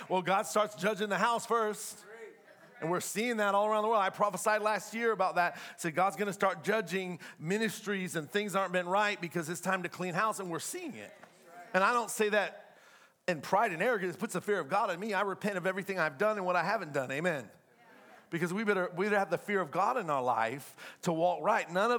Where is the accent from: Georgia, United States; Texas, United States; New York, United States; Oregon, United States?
Georgia, United States; Atlanta; I'm from Atlanta. I know what I'm talking about.